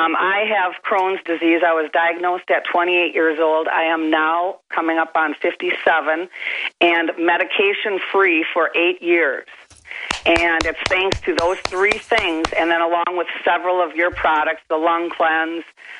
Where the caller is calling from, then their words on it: Wisconsin, United States; Hi, Alex. I'm calling from Wisconsin.